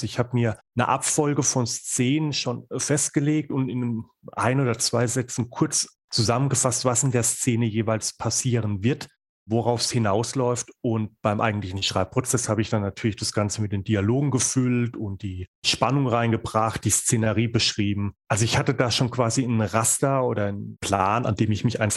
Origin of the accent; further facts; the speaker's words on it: Rhineland-Palatinate, Germany; Ich komme zum Beispiel aus der Pfalz, eine berühmte Weingegend, und habe da auch so den Fable dafür.